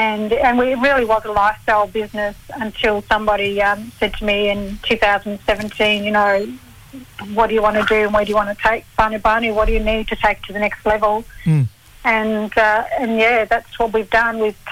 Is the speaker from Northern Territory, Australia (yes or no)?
yes; Northern Territory, Australia; I'm an Arundel woman from Central Australia.